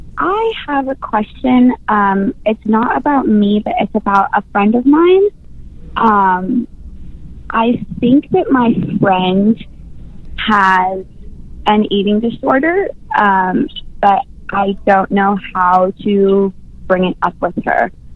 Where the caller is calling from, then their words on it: New York, United States; I'm in New York right now.